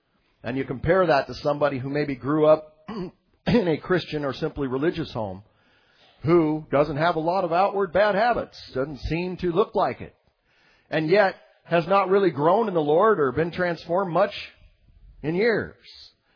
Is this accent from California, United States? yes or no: no; Juneau, Alaska, United States; I mean, other than pleasantries of, yeah, I'm from Juneau, and, yeah, you know, all this stuff, Alaska, whatever.